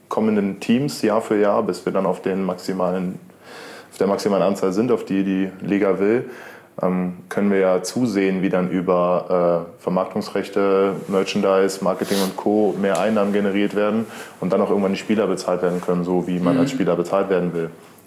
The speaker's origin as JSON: {"language": "German", "town": "Frankfurt", "region": "Hesse", "country": "Germany", "said": "ich komme ja auch aus Frankfurt am Main"}